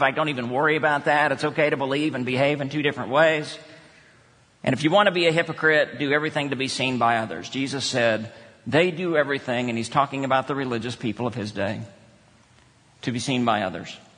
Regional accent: Texas, United States; I grew up in Texas.

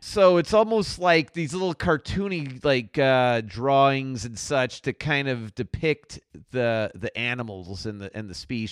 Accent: Chicago, Illinois, United States; growing up in Chicago and going to Chicago

